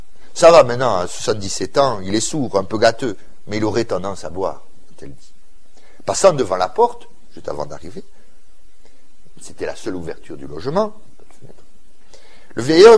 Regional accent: Aulnay, France; born there; je suis né à Aulnay. On est venu ici pour l'école.

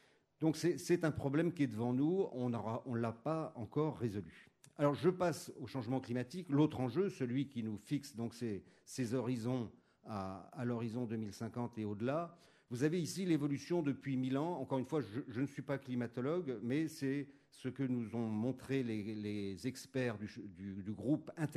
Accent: Paris, Île-de-France, France; Je suis parisien, alors je suis très heureux d'être là parmi vous.

